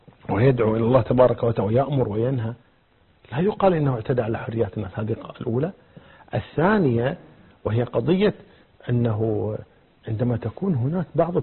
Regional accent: Kuwait; الآن حتى عندنا في الكويت

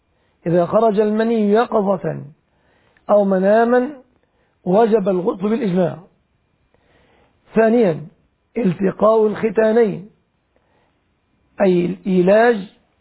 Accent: Egypt; كالحادث في بلادنا مصر ويطعمونهم

